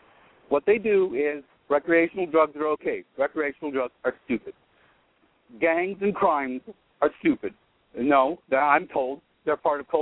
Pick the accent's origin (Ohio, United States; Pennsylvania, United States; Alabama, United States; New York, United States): Ohio, United States; Steubenville; Downtown Steubenville.